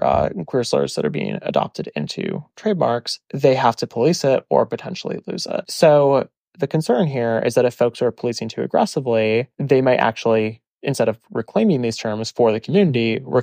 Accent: Midwest, United States; But growing up in the Midwest, we had both.

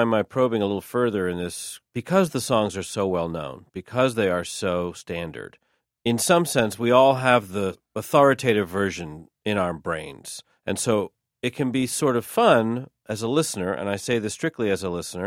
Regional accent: Baltimore, Maryland, United States; I'm also from Baltimore.

